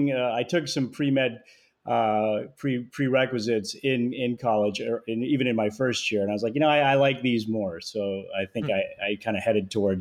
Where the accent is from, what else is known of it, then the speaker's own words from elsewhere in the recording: United States; growing up, as an Indian kid, in America in the 80s